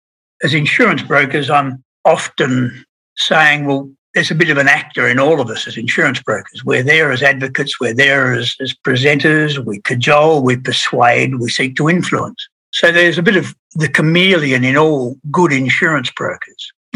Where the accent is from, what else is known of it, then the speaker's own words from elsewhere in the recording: Seymour, Victoria, Australia; I was born in Seymour and for many years moved around Victoria as a young child.